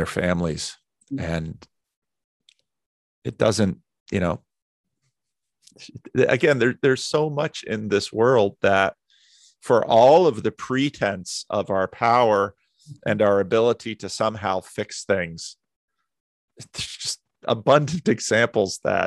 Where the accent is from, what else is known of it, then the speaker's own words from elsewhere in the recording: New Jersey, United States; So where I grew up in New Jersey, when I was growing up, there were a pretty good, healthy cluster of Christian Reformed churches.